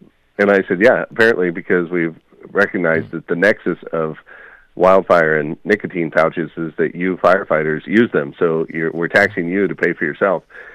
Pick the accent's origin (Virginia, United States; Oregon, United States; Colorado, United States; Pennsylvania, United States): Oregon, United States; Tigard; I grew up in Tigard. He lived literally up the hill, and his son and I used to play ball out in front